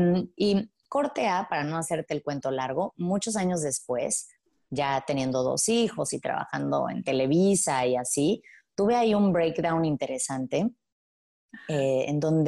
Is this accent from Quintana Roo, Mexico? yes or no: yes; Playa del Carmen, Quintana Roo, Mexico; crecí en Playa del Carmen, mi mamá es de San Francisco, llegamos los tres, mi papá, mi mamá y yo, cuando Playa del Carmen era un pueblito de pescadores.